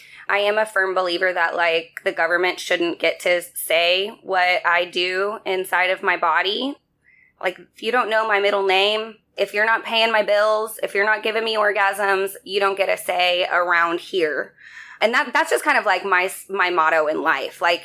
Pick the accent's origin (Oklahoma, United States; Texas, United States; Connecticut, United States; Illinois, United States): Texas, United States; Fort Worth; I'm from Fort Worth, Texas. I grew up in a really kind of sheltered environment school-wise.